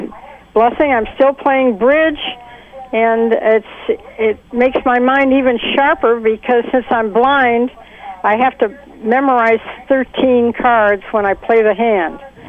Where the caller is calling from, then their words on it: North Palm Beach, Florida, United States; calling from North Palm Beach